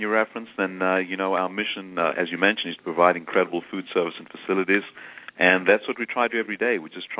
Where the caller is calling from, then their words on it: Atlanta, Georgia, United States; I'm calling from Atlanta, Georgia.